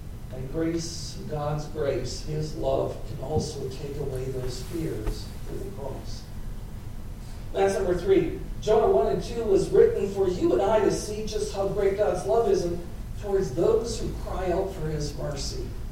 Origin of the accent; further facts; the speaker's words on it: Wisconsin, United States; I was raised Roman Catholic in Wisconsin. My parents were both immigrants from Germany.